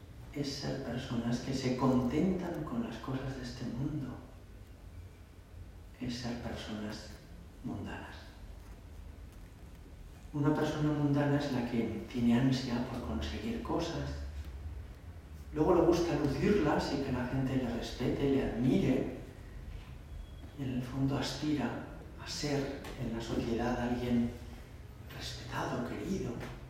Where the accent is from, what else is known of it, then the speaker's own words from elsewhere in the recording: Madrid, Community of Madrid, Spain; Vivimos en Madrid, somos madrileños, somos españoles